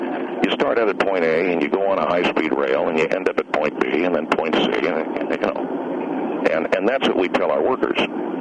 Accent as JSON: {"language": "English", "town": "Los Angeles", "region": "California", "country": "United States", "said": "I mean, I come from Los Angeles originally. I wouldn't go to San Francisco if you paid me $1 million."}